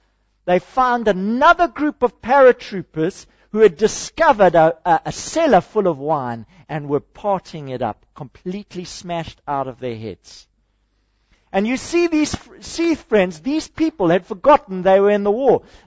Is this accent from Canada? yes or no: no; South Africa; And as a South African, I sat there, I'm ashamed.